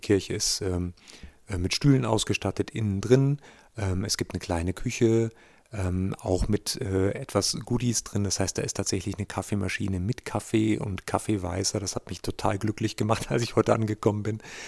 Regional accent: North Rhine-Westphalia, Germany; wo man da, wo ich herkomme, vielleicht einfach Feldwege hat, die im Bergischen Land, wo man nicht so viele extensive Landwirtschaft hat, sondern eher so kleine Bauernhöfe mit Viehwirtschaft und solchen Dingen

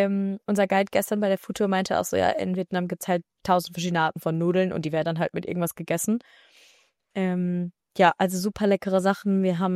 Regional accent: Düsseldorf, North Rhine-Westphalia, Germany; Ich, so, ich komme aus

